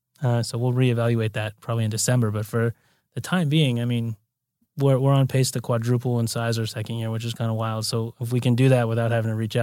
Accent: Santa Monica, California, United States; also born or lived in Brazil; I'm born and raised native, so I grew up in Santa Monica.

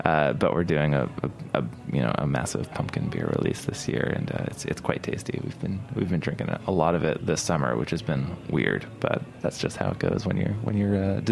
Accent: Brooklyn, New York, United States; I'm from Bay Ridge in Brooklyn originally, so I have pretty high standards for bagels.

